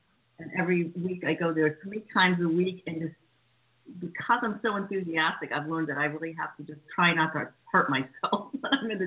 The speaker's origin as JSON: {"language": "English", "country": "United States", "tie": "born or raised there", "said": "I grew up in the States."}